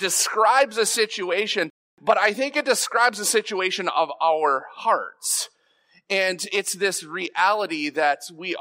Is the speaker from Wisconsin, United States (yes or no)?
no; Painesdale, Michigan, United States; down and coming into Painesdale, and I remember this feeling of being very, very overwhelmed. This is my hometown. This is the place where people knew me as a kid.